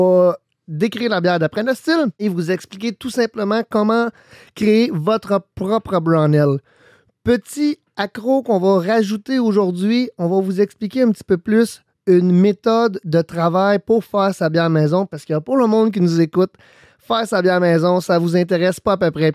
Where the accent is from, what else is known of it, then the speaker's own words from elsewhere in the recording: Quebec, Canada; accent: Quebec; J'ai un accent québécois.